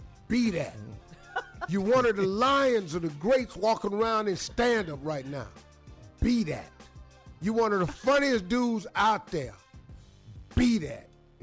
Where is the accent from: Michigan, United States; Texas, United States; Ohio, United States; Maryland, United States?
Ohio, United States; Cleveland; Time to holler for Philly. I'm from Cleveland.